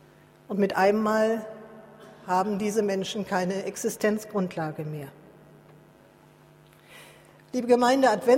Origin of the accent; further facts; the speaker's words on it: Rhineland, Germany; Ich habe in den fast 60 Jahren meines Lebens als Rheinländerin noch nie einen solch leeren Rhein gesehen.